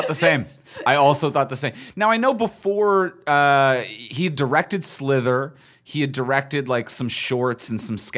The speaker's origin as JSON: {"language": "English", "country": "Canada", "said": "we're Canadian"}